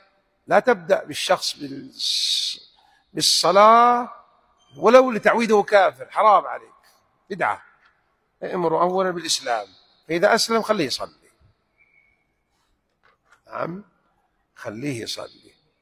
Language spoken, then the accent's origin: Arabic; Hejaz, Saudi Arabia; كما يسمى عندنا في الحجاز في المهد